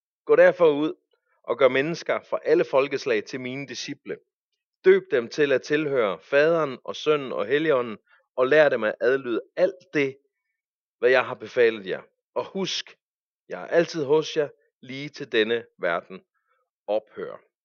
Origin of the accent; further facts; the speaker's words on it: Zealand, Denmark; Men jeg bliver begejstret, fordi nu nærmer vi os min hjemegn